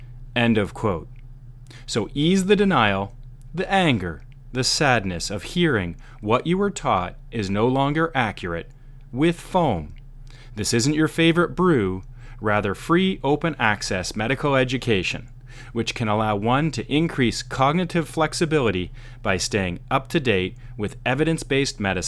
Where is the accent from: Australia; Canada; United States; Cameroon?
Canada; As a Canadian, I will apologize for the audio quality of the recording